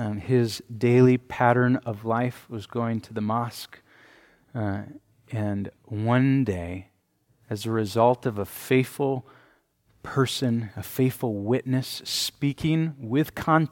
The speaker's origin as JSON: {"language": "English", "town": "Green Bay", "region": "Wisconsin", "country": "United States", "tie": "born or raised there", "said": "I grew up in Green Bay."}